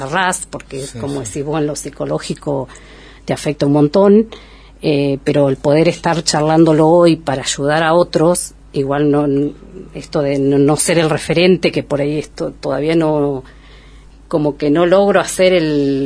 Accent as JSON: {"language": "Spanish", "town": "Esquel", "region": "Chubut", "country": "Argentina", "tie": "born or raised there", "said": "Nací acá en Esquel, criada, y lo vuelvo a elegir y me quedé en Esquel. No me iría de Esquel."}